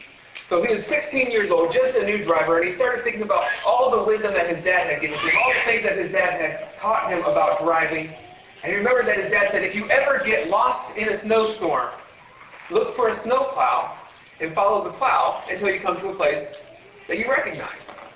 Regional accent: Ohio, United States; I grew up in Ohio, and I have never seen snow like this.

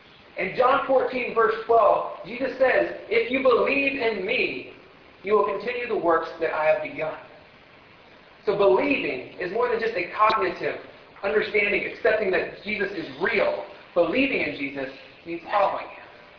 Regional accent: Ohio, United States; I graduated from Ohio State University. I grew up in Ohio. I love my Buckeyes.

